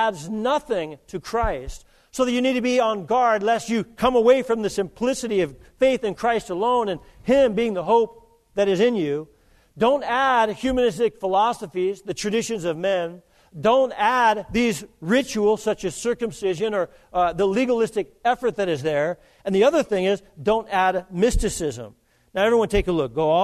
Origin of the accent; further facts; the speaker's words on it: Colorado Springs, Colorado, United States; I was raised in Colorado Springs, Colorado